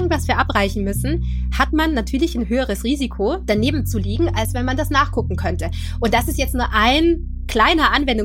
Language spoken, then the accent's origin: German; Linz, Upper Austria, Austria; ich bin ursprünglich Linzerin, gebürtige Linzerin aus Oberösterreich, habe Medizin dann in Wien studiert